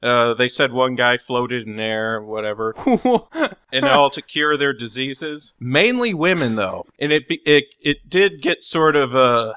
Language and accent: English; United States; I'm sorry. I'm an American.